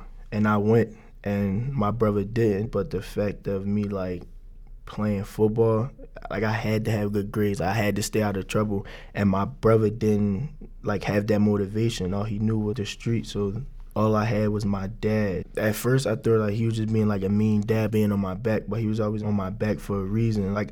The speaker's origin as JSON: {"language": "English", "town": "Philadelphia", "region": "Pennsylvania", "country": "United States", "said": "Well, I'm from West Philadelphia, and like, it's not really a good place. Like where I'm from, like you see abandoned houses everywhere."}